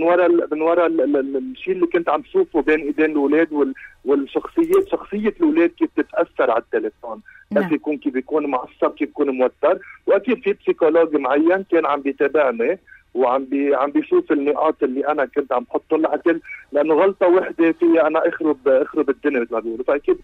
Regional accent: Lebanon; وبالمصاري يعني نحن لبنانية وبنعرف الوضع على الكل

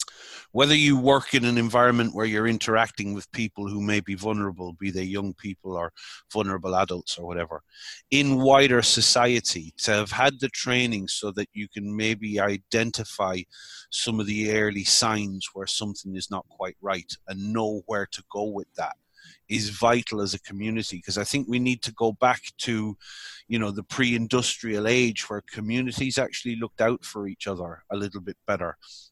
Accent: Ireland; But again, being Irish, we often in Ireland talk about the days where, you know, families lived together in large family groups and looked out for each other, and that sense of community.

